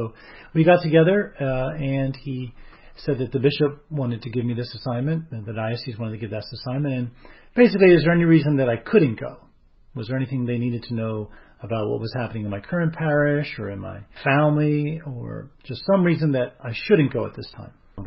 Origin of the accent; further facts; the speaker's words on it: Wilmington, Delaware, United States; now in Baltimore, United States; So I'm from Delaware, grew up in Wilmington, Delaware, came to Baltimore for graduate school, civil engineering, found work here